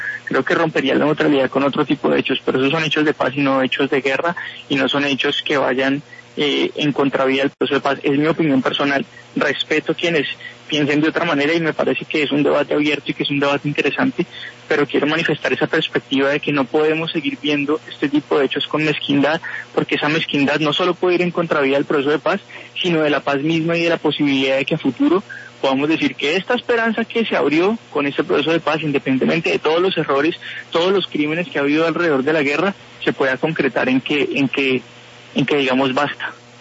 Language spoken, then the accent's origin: Spanish; Colombia